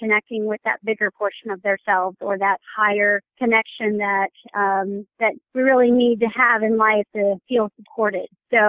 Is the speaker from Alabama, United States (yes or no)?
no; Los Angeles, California, United States; now in Kansas City, United States